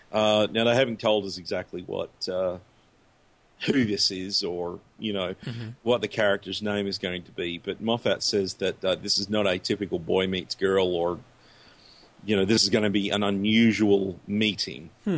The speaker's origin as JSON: {"language": "English", "country": "Australia", "said": "in my home country of Australia"}